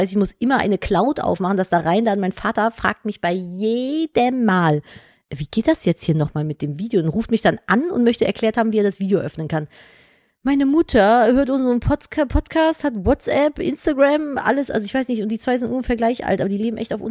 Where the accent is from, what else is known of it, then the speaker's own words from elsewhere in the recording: Cologne, North Rhine-Westphalia, Germany; ich bin halt in Köln zur Schule gegangen. Köln ist ein Erzbistum, ne? Wie gesagt, katholischer Papa.